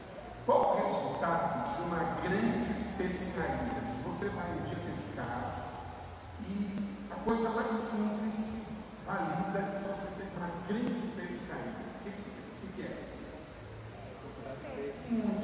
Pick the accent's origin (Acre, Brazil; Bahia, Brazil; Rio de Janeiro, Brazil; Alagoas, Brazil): Rio de Janeiro, Brazil; Eu sou natural do estado do Rio e a cidade onde eu fui criado era dentro do mar. E eu era de uma família mais simples.